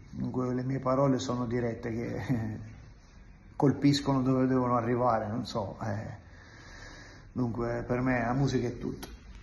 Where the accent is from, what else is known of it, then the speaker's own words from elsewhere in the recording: Mazara del Vallo, Sicily, Italy; sono un cantautore, sono un italo tunisino, sono di Mazara del Vallo.